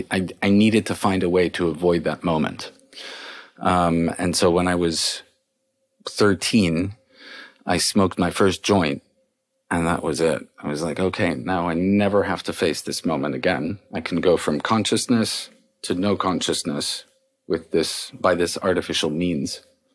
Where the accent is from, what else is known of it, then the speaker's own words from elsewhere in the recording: Paris, Île-de-France, France; I was born and raised in Paris.